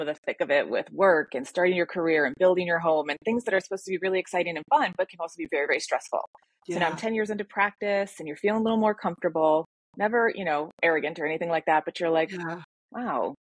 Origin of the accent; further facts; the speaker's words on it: Michigan, United States; I just feel like, you know, it's the opposite of when I grew up in Michigan up north.